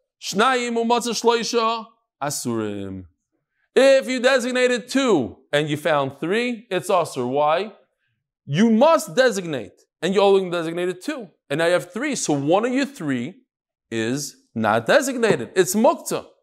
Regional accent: New York, United States; Bagels and lox. That's what we do. That's what I'm from New York.

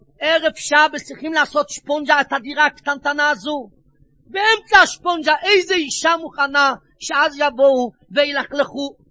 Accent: Jerusalem, Jerusalem District, Israel; now in Bnei Brak, Israel; אני גר היום בבני ברק, אבל אני יליד דור שביעי מצד האמא של ירושלים.

